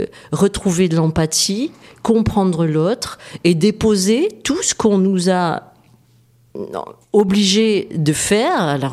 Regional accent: Centre-Val de Loire, France; J'ai grandi dans le Berry

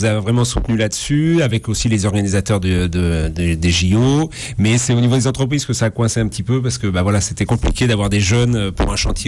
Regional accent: Montluçon, Auvergne-Rhône-Alpes, France; Non, j'ai fait mes études en Corrèze, j'ai fait mes études à l'école forestière de Mémac, mais je suis originaire de Montluçon dans l'Allier

